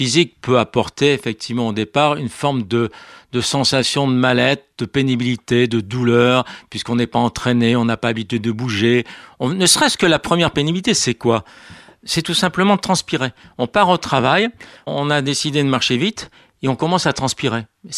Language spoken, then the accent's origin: French; France